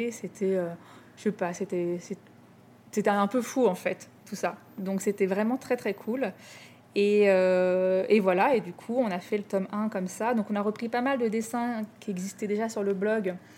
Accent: Rouen, Normandy, France; now in Paris, France; parce que j'ai grandi à Rouen, en Normandie, j'avais du mal à me projeter à Paris toute ma vie.

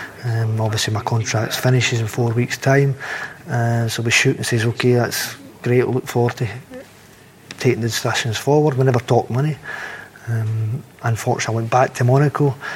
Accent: Galashiels, Scotland, United Kingdom; Yep, Gala Shields. He was like the same year as my brother, maybe 1 or 2 years younger than me. But again, growing up, I was kind of doing well on the football side in the town

